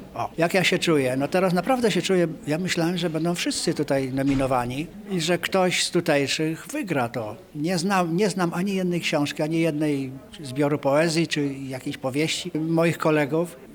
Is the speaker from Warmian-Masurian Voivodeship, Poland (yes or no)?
yes; Elbląg, Warmian-Masurian Voivodeship, Poland; born there; Ja się urodziłem też na Warmii, w Elblągu i w Elblągu mam taką rodzinę, siostrę starszą, siostrę młodszą, że z Warmią jakoś tam związany jestem, prawda?